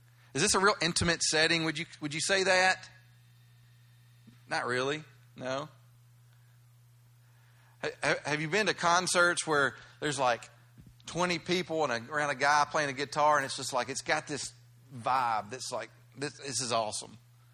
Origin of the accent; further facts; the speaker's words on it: the South, United States; Unfortunately, growing up in the South, I know myself, probably most of you had a different view of church.